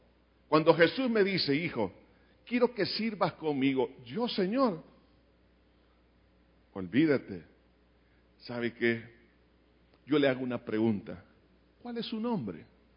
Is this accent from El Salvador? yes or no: yes; El Salvador; de mi identidad como salvadoreño